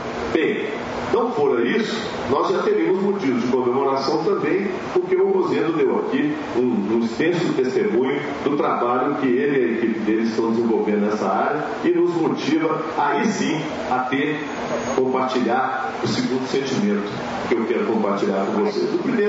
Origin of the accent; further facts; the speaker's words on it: Minas Gerais, Brazil; Nós não somos padeiros, nem marceneiros, nem carpinteiros. Nós somos mineiros.